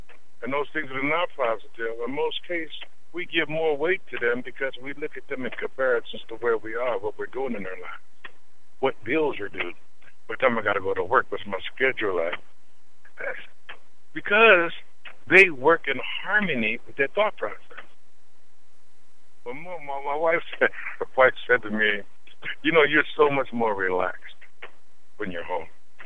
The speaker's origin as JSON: {"language": "English", "region": "Pennsylvania", "country": "United States", "said": "No, I'm not from the South. I'm from Pennsylvania. But I'm from the South now."}